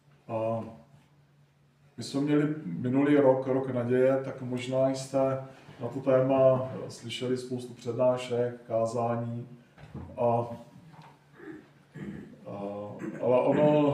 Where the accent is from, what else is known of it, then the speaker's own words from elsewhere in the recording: Velké Meziříčí, Vysočina Region, Czechia; Původem jsem z nedaleka, z Velkého Meziříčí.